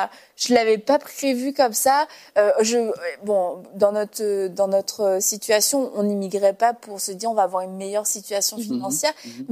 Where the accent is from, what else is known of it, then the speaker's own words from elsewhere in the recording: France; now in Canada; on a déménagé de la France au Canada, au Québec.